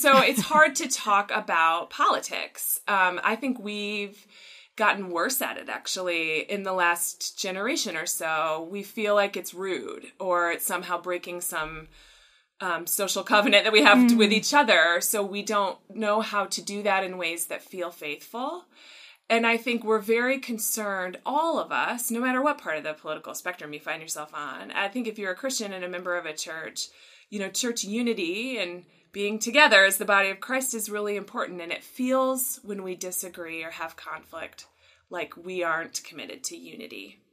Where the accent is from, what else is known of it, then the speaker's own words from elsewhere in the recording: United States; that I'm white, that I'm American, that I am middle class or upper middle class